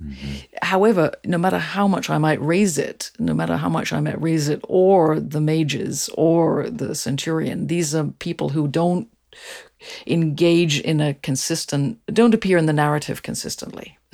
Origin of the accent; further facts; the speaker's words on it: Ireland; Remember, here I'm an Irish Protestant.